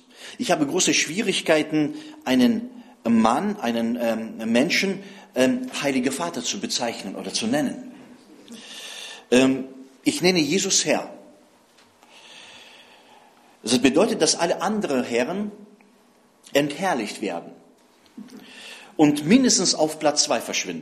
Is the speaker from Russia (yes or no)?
yes; Siberia, Russia; now in Germany; Nun, ich bin geboren und aufgewachsen in Sibirien